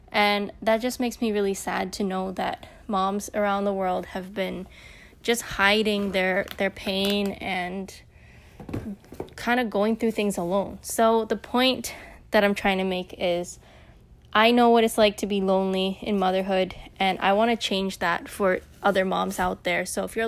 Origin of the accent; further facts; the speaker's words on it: United States; So if you don't know, I'm actually American and my husband is Vietnamese.